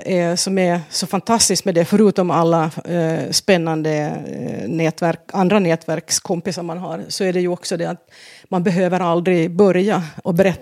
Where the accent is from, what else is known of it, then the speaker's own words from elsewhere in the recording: Vaasa, Ostrobothnia, Finland; accent: Ostrobothnian; Då hamnar vi i Vasa i Finland, ja. Där jag växte upp, och det här är ju ett av de områdena i Finland som är tvåspråkiga, så att jag växer upp i en svensk familj, eller svensktalande familj heter det. Jag går också svensk skola hela min skoltid.